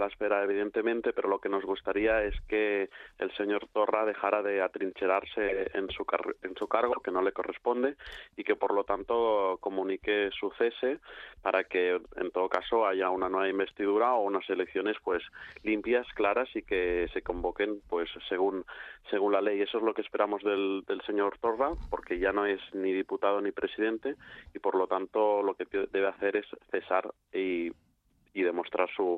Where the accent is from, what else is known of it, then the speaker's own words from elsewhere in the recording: Catalonia, Spain; defenderemos a todos aquellos catalanes que quieren seguir siendo catalanes, españoles y europeos, y no cambiaremos de opinión frente a lo que está ocurriendo en Cataluña y frente a lo que estamos sufriendo muchos catalanes en silencio